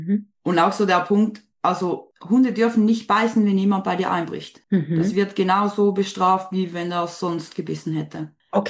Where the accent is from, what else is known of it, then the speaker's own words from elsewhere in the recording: Switzerland; Ich komme aus der Schweiz. Ich selbst bin 27, genau.